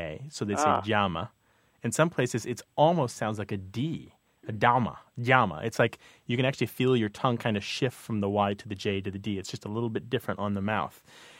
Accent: St. Louis, Missouri, United States; And it was about my hometown of St. Louis, where I was born.

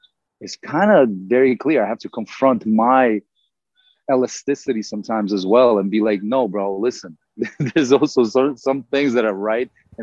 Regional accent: Odesa, Odesa Oblast, Ukraine; English is a second language; I am from Ukraine. I'm from Odessa, Ukraine. I speak Russian.

